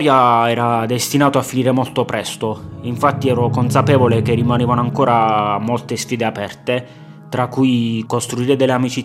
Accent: Foggia, Apulia, Italy; also born or lived in London; Essendo io nato e cresciuto a Foggia, in un luogo culturalmente molto chiuso verso la diversità

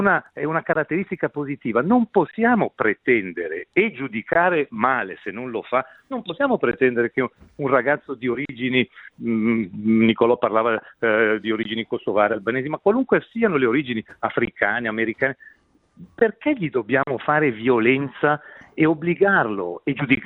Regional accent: Ticino, Switzerland; e sono ticinese, sono felicissimo e fierissimo di esserlo

